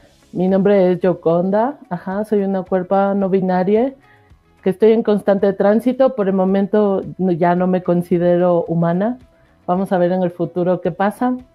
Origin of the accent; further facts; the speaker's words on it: Machala, El Oro, Ecuador; Y por parte de mi familia materna, pues somos costeños, machaleños